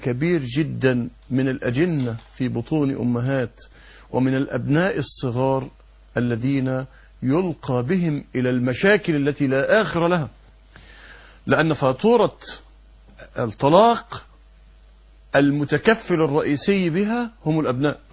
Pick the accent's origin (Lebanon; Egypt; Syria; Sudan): Egypt; عندنا في مصر